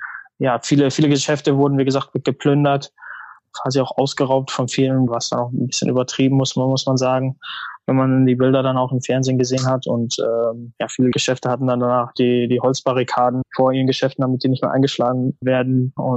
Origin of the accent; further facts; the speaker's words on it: North Rhine-Westphalia, Germany; ich bin in NRW groß geworden